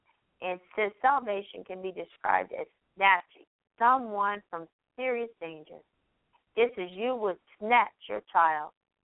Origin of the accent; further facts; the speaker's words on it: the South, United States; because I grew up in the South and that's what we ate, and I thought it was good.